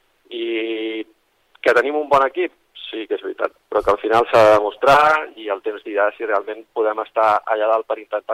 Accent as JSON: {"language": "Catalan", "town": "Vilafranca del Penedès", "region": "Catalonia", "country": "Spain", "said": "Jo soc de Vilafranca."}